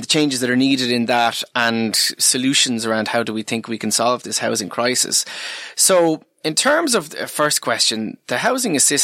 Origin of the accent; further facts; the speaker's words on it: Waterford, Munster, Ireland; now in Dublin, Ireland; because I'm originally from Waterford, even though I've been living in Dublin longer now than I live in Waterford